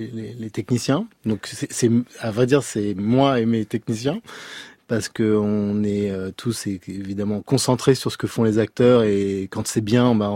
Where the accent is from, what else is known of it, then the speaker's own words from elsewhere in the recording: Noisy-le-Grand, Île-de-France, France; Alors j'ai grandi à Noisy-le-Grand en partie, et j'ai grandi juste en face du centre commercial.